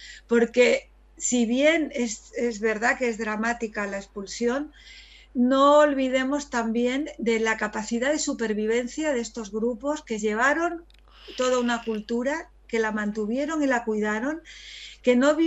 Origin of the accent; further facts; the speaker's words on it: Morocco; nuestra lengua o nuestro, ese habla que del que tuvimos en el norte de Marruecos, ese habla no tiene fronteras